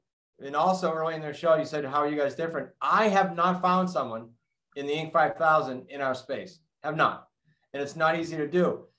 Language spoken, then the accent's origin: English; New England, United States; accent: New England; if you don't mind dealing with my New England accent